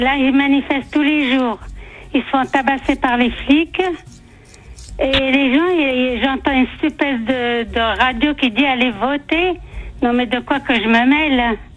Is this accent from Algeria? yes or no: yes; Kabylie, Algeria; Voilà, je suis algérienne, l'Algérie est à nous.